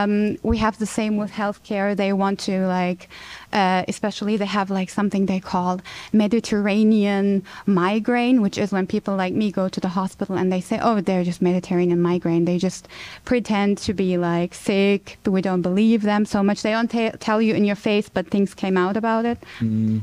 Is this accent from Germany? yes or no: yes; Germany; English is a second language; I'm not from America and I'm from Germany.